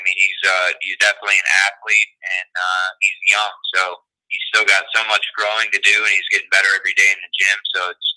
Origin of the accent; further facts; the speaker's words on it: Ohio, United States; I've known Cody since he was about 13 years old. We're both from Ohio.